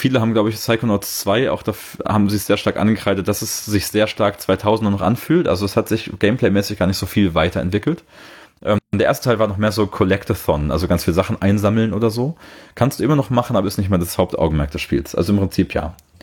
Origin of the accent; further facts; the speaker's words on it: Cologne, North Rhine-Westphalia, Germany; da ist man auch als Kölner, sag ich mal